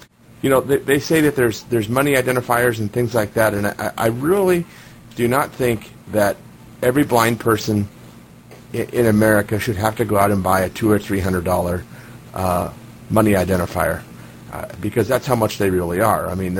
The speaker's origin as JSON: {"language": "English", "town": "Tucson", "region": "Arizona", "country": "United States", "said": "First of all, I'm from Tucson, and we have this rival thing going between Phoenix and Tucson."}